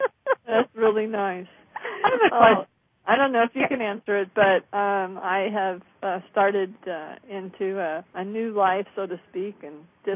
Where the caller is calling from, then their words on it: California, United States; I'm calling from California.